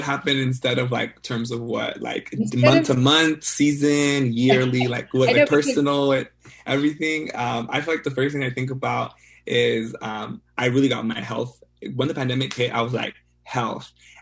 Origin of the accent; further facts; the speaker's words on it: United States; born there; And they immigrated to the United States before I was born. And I was born in the United States in 1997.